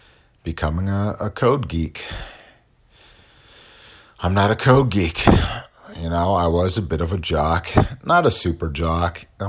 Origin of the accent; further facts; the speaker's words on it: California, United States; I grew up skiing in the Sierra Nevadas in California.